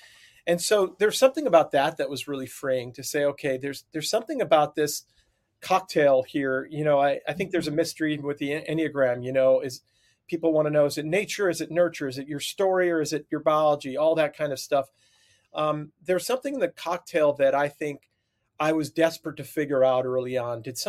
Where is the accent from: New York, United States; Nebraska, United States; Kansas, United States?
New York, United States; Long Island; accent: New York; growing up on Long Island. It was tough. My friends were demonstrative and loud. And, you know, I used to have the thick New York accent back in the day.